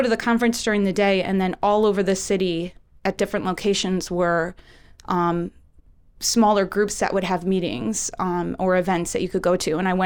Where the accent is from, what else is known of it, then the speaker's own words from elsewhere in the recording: Chicago, Illinois, United States; I'm originally from Chicago.